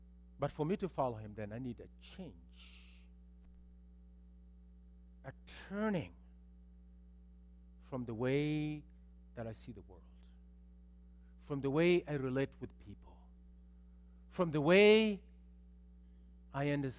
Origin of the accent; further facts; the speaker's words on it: United States; I grew up in America.